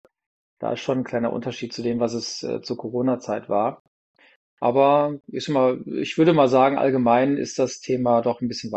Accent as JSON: {"language": "German", "region": "North Rhine-Westphalia", "country": "Germany", "tie": "born or raised there", "said": "ich bin aufgewachsen in Ruhrpott, wie man so schön sagt, also in Nähe Dortmund"}